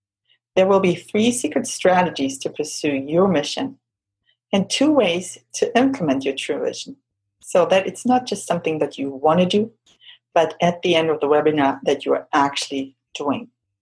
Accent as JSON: {"language": "English", "country": "Germany", "tie": "born or raised there", "said": "I grew up in Germany"}